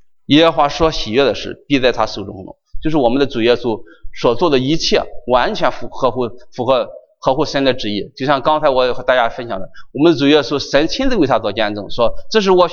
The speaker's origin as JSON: {"language": "Chinese", "country": "China", "said": "我中国人经常有时候说这个"}